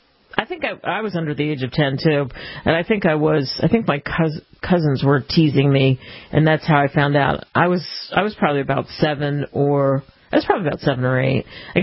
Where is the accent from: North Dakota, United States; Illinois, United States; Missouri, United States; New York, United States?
New York, United States; New York City; Okay, so I grew up partially in New York when I was little. So we lived in Queens.